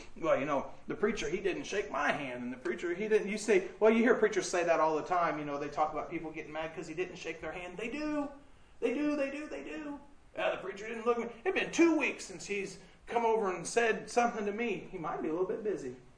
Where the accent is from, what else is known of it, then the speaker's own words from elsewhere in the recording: Indiana, United States; I'm coming from a town of 2,000. There's that many just on this corner of town. Okay, I'm coming from Owen County, God's country, up here to great big old Terre Haute.